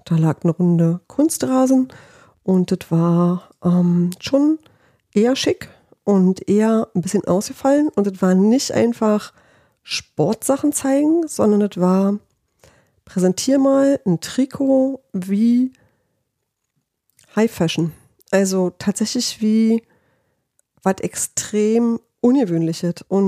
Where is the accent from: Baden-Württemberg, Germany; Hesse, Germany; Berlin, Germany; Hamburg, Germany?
Berlin, Germany; wir sind Berliner